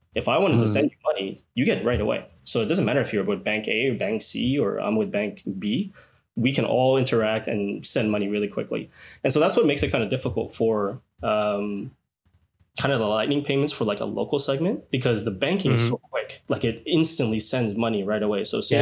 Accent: Canada; because I'm from Canada.

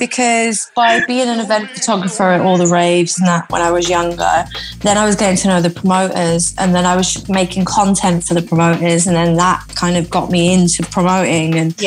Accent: Wales, United Kingdom; I grew up in South Wales in the valleys where there was like one nightclub and playing like chart hits.

